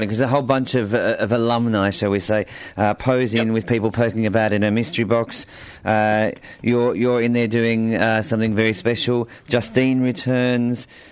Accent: Ireland; Sorry, I'm an Irish person. There's got to be potatoes in there somewhere.

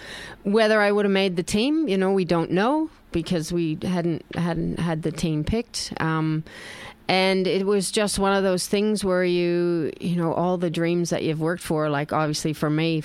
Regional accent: Canada; being Canadian, we tend to follow what the Americans do.

